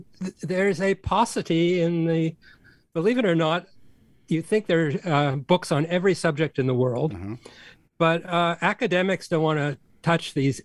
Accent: Canada; I want to first say bonjour Montréal because I'm Canadian.

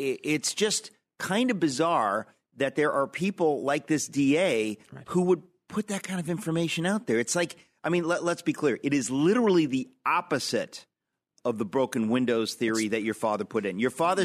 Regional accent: New York, United States; I hope, as a New Yorker, an American, that he will be the next governor of New York.

